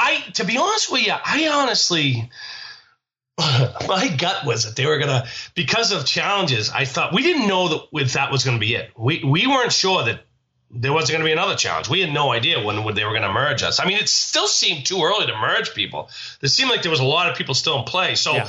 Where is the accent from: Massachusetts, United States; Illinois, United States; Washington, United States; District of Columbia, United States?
Massachusetts, United States; Newton; I grew up in Newton. She grew up in Brookline.